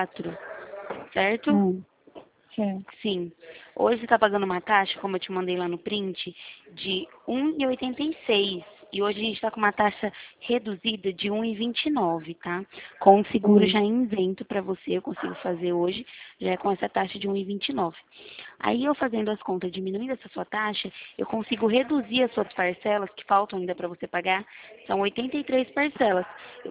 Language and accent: Portuguese; Presidente Prudente, São Paulo, Brazil; eu sou daqui de Presidente Prudente